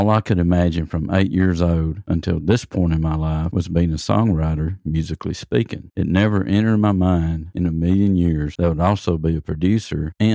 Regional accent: Muscle Shoals, Alabama, United States; I read an article about the music industry in my hometown, Muscle Shoals, Alabama.

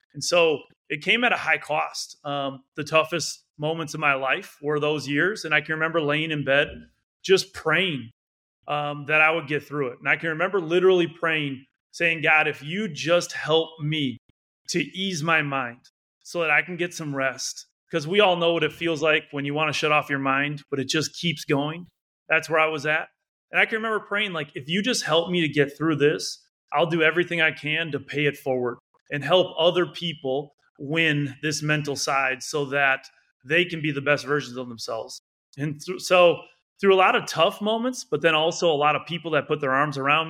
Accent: Freedom, Wisconsin, United States; I grew up in Freedom, Wisconsin. I was the oldest of two other brothers and had an incredibly close family.

